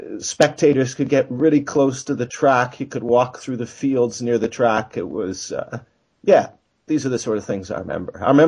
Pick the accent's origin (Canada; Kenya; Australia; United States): Canada; Toronto, Ontario; also born or lived in Ottawa; I'm from Toronto, although I grew up a little bit in Ottawa as well.